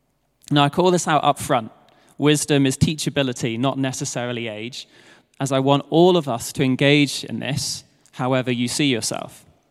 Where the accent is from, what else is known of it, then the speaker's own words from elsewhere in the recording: United Kingdom; I'm British and she's American.